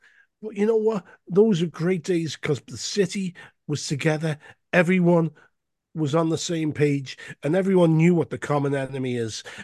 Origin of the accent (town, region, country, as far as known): Liverpool, North West England, United Kingdom; born or raised there